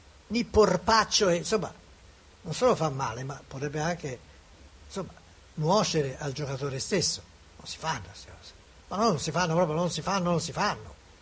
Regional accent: Greece; Anch'io provengo dalla Grecia

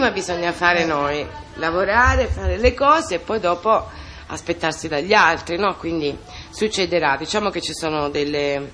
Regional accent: Calabria, Italy; now in Tuscany, Italy; io sono acquisita perché sono calabrese, però come dire, appena ho cominciato a capire qualcosa dalla vita ho detto no, io qua in Calabria non ci rimango, e quindi appena vista la Toscana c'è stato un colpo di fulmine della serie, sono arrivata qui in Toscana, ci ho messo le tende

